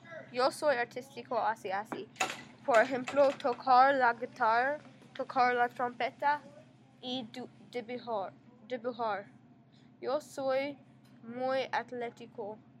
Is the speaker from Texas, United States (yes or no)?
no; Atlanta, Georgia, United States; Spanish is a second language; Yo soy de Atlanta.